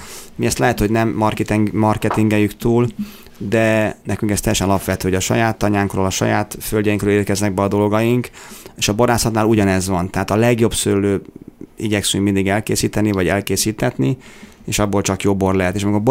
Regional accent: Tata, Komárom-Esztergom, Hungary; Tehát én tényleg elfogult tatai vagyok, büszke tatai vagyok

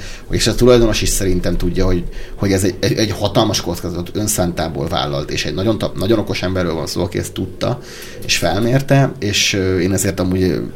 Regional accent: Üröm, Pest, Hungary; hát én Budapest mellett nevelkedtem, tehát én ürömi vagyok

